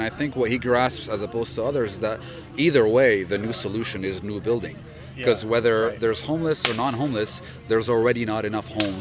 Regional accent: Lebanon; moved away; I'm from Lebanon. I've been here just a few years.

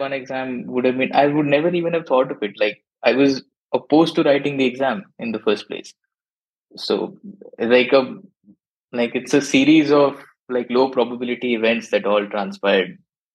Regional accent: Gurgaon, Haryana, India; I actually one of the people who were born and brought up in Gurgaon.

